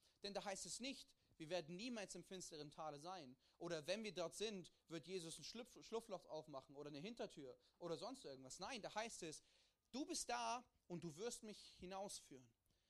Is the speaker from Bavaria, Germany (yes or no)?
no; Hildesheim, Lower Saxony, Germany; now in Ulm, Germany; Ich komme aus Hildesheim. Das ist in der Nähe von Hannover. Das bedeutet, wenn ich gut durchfahre und wenn ich schnell fahre, bin ich in 5 Stunden zu Hause und in 5 Stunden wieder zurück in Ulm.